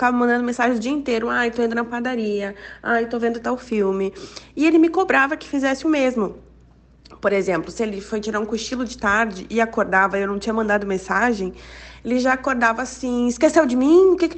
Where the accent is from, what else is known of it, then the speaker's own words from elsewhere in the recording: Curitiba, Paraná, Brazil; eu tenho 35 anos, sou de Curitiba.